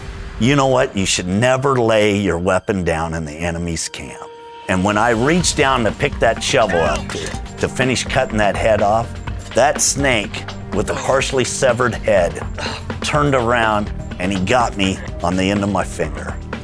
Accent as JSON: {"language": "English", "town": "Grand Island", "region": "Nebraska", "country": "United States", "said": "And we've been with Kenneth Copeland Ministries for 14 years, and we're from Grand Island, Nebraska."}